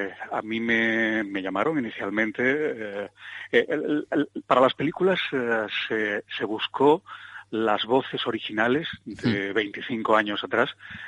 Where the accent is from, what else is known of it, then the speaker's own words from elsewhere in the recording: Seville, Andalusia, Spain; yo trabajé muy activamente cuando vivía en Sevilla, yo soy sevillano de origen.